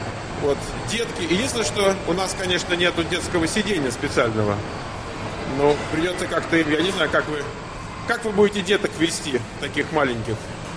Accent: Moscow, Russia; Я из Лефортово.

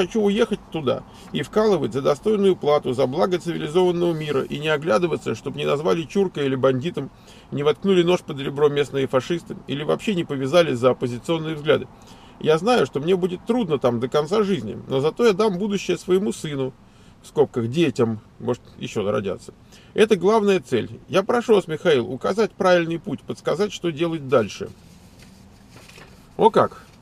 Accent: Dagestan, Russia; moved away as an adult; now in Moscow, Russia; Я уроженец Дагестана. Отношусь к мусульманскому вероисповеданию. 28 лет женат. Имею сына. Образование высшее. Бухгалтер. В 2011 году переехал в Москву.

